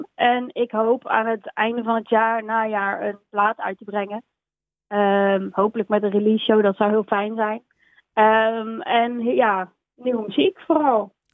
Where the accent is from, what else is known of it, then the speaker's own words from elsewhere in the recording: Groesbeek, Gelderland, Netherlands; now in Haarlem, Netherlands; Maar dat voel ik ook in Groesbeek, waar ik vandaan kom, waar mijn familie nog steeds woont. En dat voel ik ook hier in Haarlem.